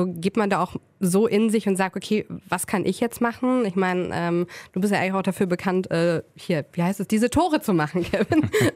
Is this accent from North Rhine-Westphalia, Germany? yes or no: yes; Cologne, North Rhine-Westphalia, Germany; Von daher würde ich da auch eher als Kölnerin, die Abstiegskampf kennt, eher optimistisch rangehen.